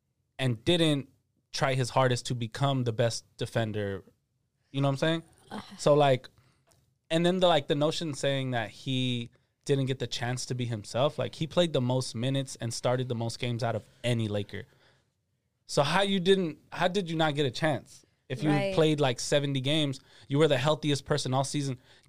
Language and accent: English; Lennox, California, United States; I grew up in Lenox first half of my life. A lot of people don't know what that is, but it's like technically shares a zip code with Inglewood and it's right by LAX